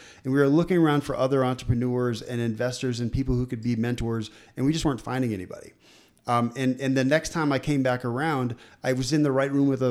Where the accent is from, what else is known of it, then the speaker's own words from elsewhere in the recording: Minnesota, United States; I'm from Minnesota